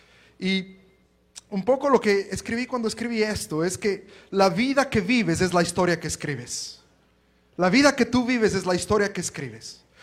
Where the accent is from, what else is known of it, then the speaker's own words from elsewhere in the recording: Ecuador; now in United States; tratando de descifrar de dónde soy. Porque es un acento que algunos dicen quizás argentino, mexicano, por ahí algo. Pero en verdad soy ecuatoriano. Vivo ya en Estados Unidos por 10 años